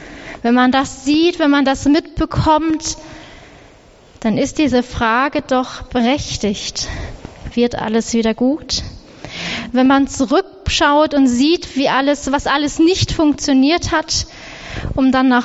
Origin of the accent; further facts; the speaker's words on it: Lower Saxony, Germany; Und ich bin ja Ostfriesin, ich finde das, was wir hier oft im Westerwald an Wind haben, gar nicht so schlimm